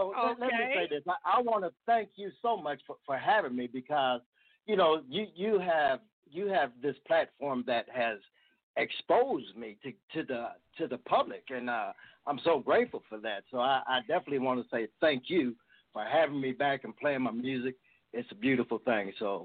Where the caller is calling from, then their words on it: Dayton, Ohio, United States; I'm calling from Dayton, Ohio. We call it here the land of funk, baby.